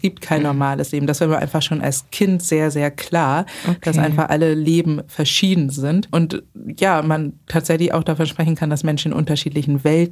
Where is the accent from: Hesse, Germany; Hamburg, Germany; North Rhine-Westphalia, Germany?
Hamburg, Germany; Eidelstedt; also born or lived in Barmbek; aufgewachsen bin ich tatsächlich in Eidelstedt und geboren wurde ich in Barmbek. Und da wohnte ich nur, glaube ich, so die ersten 2, 3 Jahre meines Lebens.